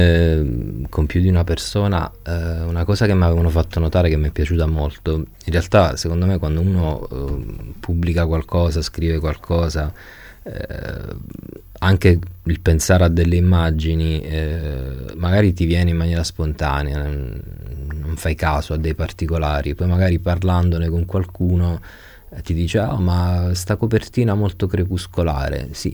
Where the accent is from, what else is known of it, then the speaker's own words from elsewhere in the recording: Maratea, Basilicata, Italy; born there; Io sono nato in un paese di mare, sono nato a Maratea, in Basilicata.